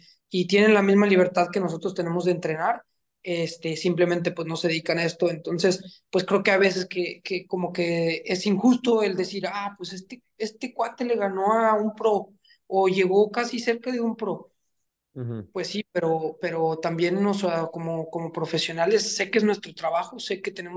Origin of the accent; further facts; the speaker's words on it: Mexico; Somos cuatro mexicanos.